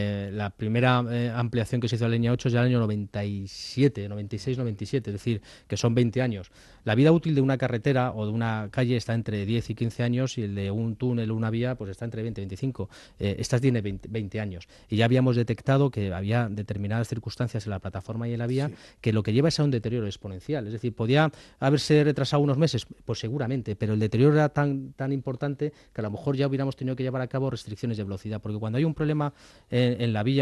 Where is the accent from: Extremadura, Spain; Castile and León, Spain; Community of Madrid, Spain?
Community of Madrid, Spain; Madrid; a mí como madrileño me preguntaron